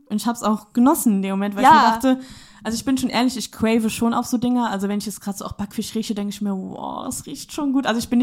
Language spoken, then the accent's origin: German; Eifel, Germany; weil ich komme ja eigentlich aus der Eifelregion.